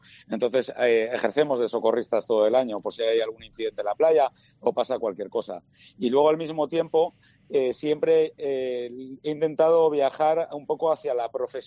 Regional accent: Cantabria, Spain

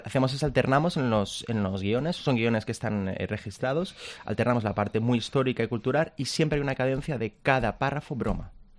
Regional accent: Valencia, Valencian Community, Spain; Murió en mi ciudad natal, en Valencia.

